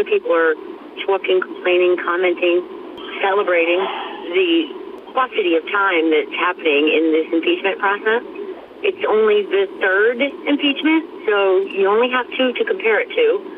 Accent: Schenectady, New York, United States; I'm from Schenectady.

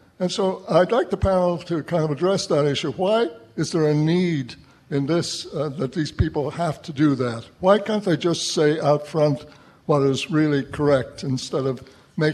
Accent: Ireland; now in Albany, United States; I'm from Albany. And I came to this country in 1964 as an immigrant from Ireland, and I became a citizen in 1971.

